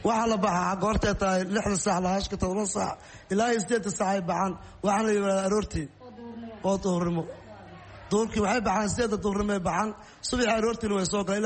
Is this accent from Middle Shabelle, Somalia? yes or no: yes; Jowhar, Middle Shabelle, Somalia; moved away as an adult; now in Bosaso, Somalia; gobolka Soomaaliya dhexe Jowhar baan ka imid. adigu waxaan imid halkan 2011 baa imid halka Boosaaso.